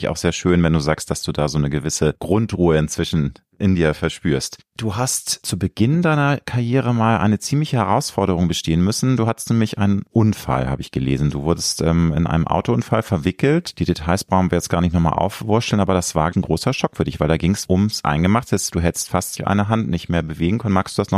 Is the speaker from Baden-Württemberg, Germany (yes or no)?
no; Hamburg, Germany; Ich bin ja auch Hamburger Jung